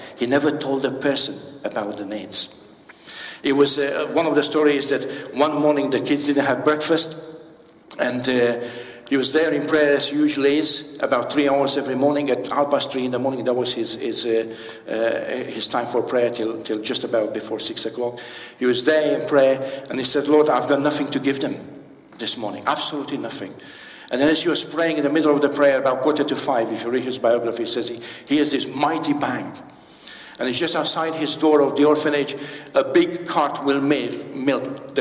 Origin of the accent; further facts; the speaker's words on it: Romania; English is a second language; I grew up in Romania. I've seen a lot of orphanages. I've seen many more orphans.